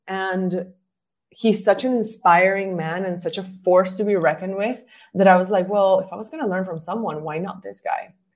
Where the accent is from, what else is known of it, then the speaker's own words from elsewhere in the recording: Venezuela; English is a second language; moved away as an adult; now in Singapore; I am originally from Venezuela in South America. And I've been living in Singapore for 6 years.